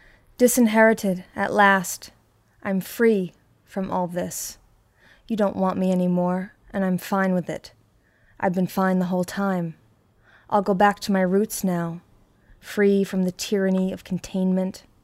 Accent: New York City, New York, United States; I'm undeniable. I was born here. So you can't tell me I'm not a New Yorker

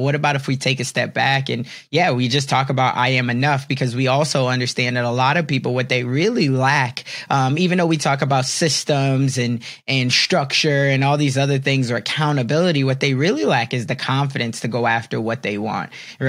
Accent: Chicago, Illinois, United States; So I'm from Chicago, so I'm a Bulls fan

